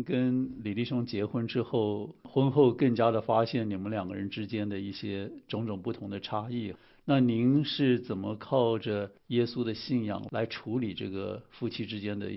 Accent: China; 换句话说，为什么今天我们中国人需要信耶稣？

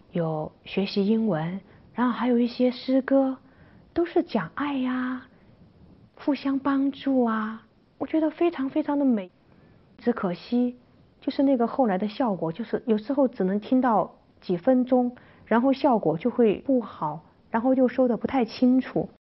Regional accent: Sichuan, China; born there; 我出生在四川的一个很偏远的一个长江沿岸的一个小城。

